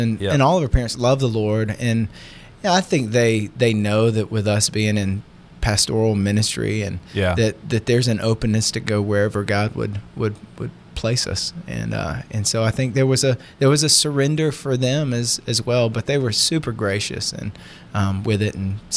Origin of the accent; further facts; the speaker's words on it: Lawrenceville, Georgia, United States; also born or lived in Decatur; So I was born there and grew up in Lawrenceville, Georgia, which is right smack in the middle of Gwinnett Count